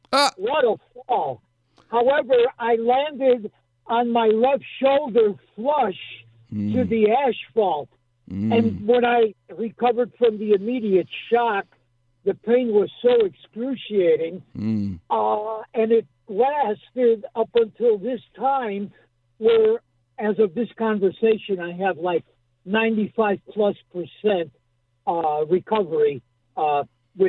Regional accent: Chicago, Illinois, United States; I'm from Chicago, doctor.

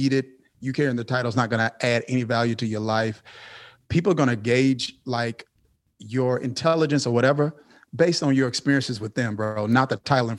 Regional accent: Kilmichael, Mississippi, United States; I come from Kilmichael, Mississippi. And that's a town of 630 something people. My high school graduating class was 30 something people.

